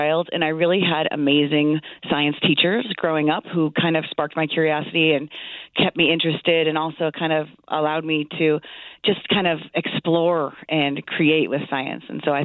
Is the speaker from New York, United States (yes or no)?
no; Southington, Connecticut, United States; I grew up in Southington. Shout out to Southington High School, class of 94.